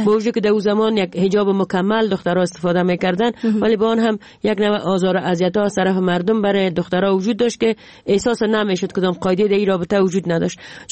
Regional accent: Afghanistan; ما در یکی از ولایت دوردست افغانستان که ولایت جوزجان بود و اخ پدر مامور دولت بود به اونجا بسر میبردیم

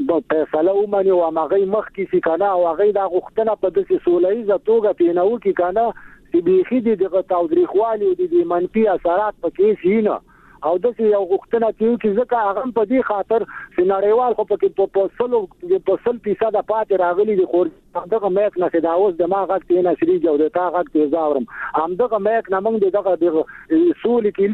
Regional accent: Afghanistan; زه یو افغان یم

